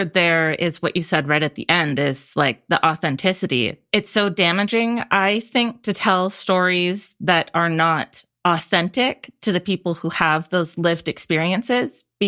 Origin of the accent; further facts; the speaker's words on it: Vancouver, British Columbia, Canada; We're from Saugeen First Nation and I'm Irish-Canadian settler on my dad's side. I grew up in East Vancouver.